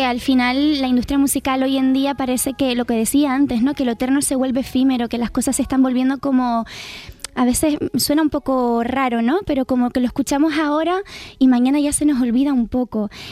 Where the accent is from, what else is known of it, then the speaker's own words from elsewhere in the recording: Gáldar, Canary Islands, Spain; que vivió en la isla, en Gran Canaria, en Galdar, exactamente en mi pueblo